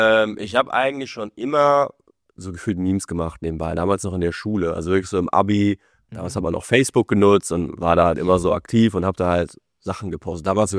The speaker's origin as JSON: {"language": "German", "town": "Koblenz", "region": "Rhineland-Palatinate", "country": "Germany", "said": "ich komme aus Koblenz, das ist auch nicht so die Finanzmetropole."}